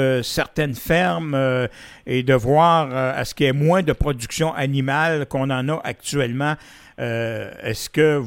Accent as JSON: {"language": "French", "region": "Quebec", "country": "Canada", "said": "Par contre, chez nous, en Beauce, on est le paradis des petites et moyennes entreprises."}